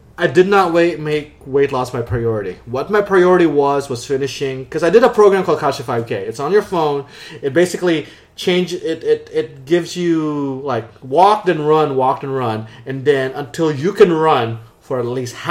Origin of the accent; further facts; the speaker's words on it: Philippines; I'm Asian. I'm Filipino, so a lot of like.